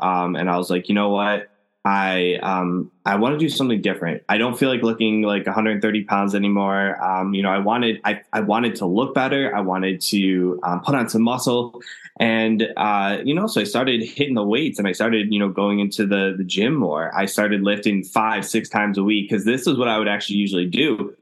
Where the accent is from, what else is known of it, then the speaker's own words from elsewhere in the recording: Cleveland, Ohio, United States; So I'm from Cleveland, Ohio, and we have to rush you from our local hospital to the main campus to figure out what's going on.